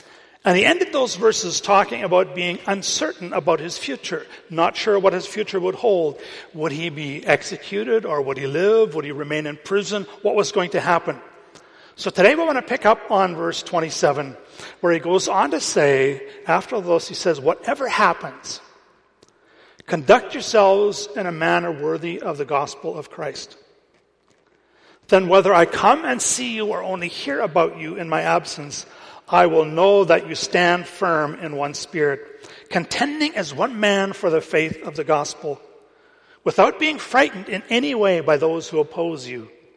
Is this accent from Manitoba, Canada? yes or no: yes; Manitoba, Canada; also born or lived in Alberta / British Columbia; I grew up in Manitoba and lived there for 18 years. I have lived in Alberta for a total of 15 years and in British Columbia for 32 years, 15 of those in the Lower Mainland, 17 in the interior.